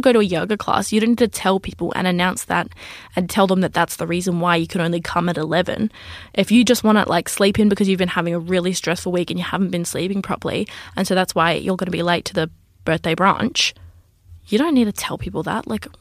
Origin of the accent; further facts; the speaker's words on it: Broome, Western Australia, Australia; now in Perth, Australia; transitioning from a small town to a big city. People that don't know, when I was 17, I moved from Broome to Perth.